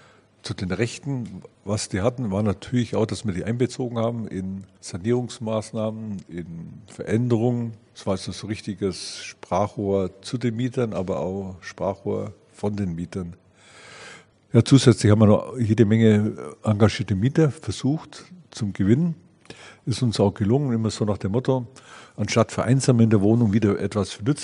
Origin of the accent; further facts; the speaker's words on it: Southern Germany, Germany; Für mich war ja als Süddeutscher erste Fremdsprache Deutsch